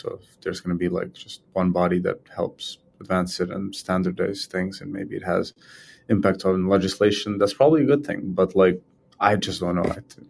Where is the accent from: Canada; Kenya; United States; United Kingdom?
United Kingdom; London; as a Londoner